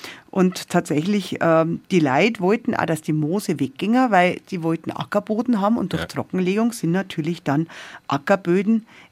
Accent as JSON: {"language": "German", "region": "Bavaria", "country": "Germany", "said": "Und bei uns in Bayern sagt man grundsätzlich zu einem Moor Moos."}